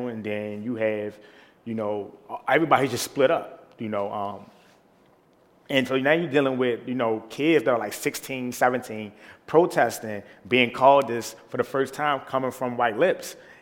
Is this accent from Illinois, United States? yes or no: no; Baltimore, Maryland, United States; even for myself, growing up in Baltimore, it's a lot of redlining, the way they run traffic and run communities.